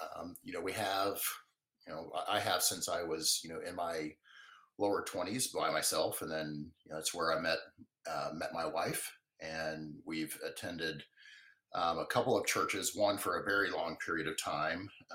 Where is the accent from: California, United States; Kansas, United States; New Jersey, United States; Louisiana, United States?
Kansas, United States; Wichita; So I grew up in Southwest Wichita.